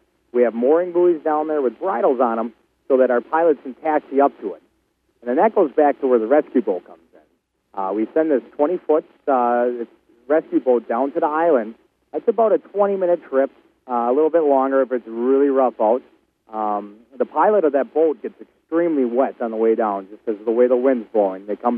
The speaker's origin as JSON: {"language": "English", "town": "Grafton", "region": "Wisconsin", "country": "United States", "said": "I'm down from Grafton, Wisconsin, which is just about 20 miles north of Milwaukee."}